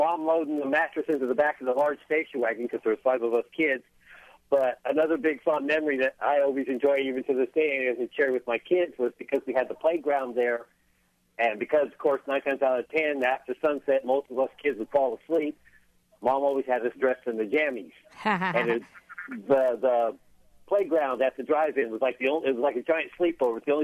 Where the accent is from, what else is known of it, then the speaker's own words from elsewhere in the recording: California, United States; I was a kid during that era, and I grew up in California, and we went to the drive-ins frequently.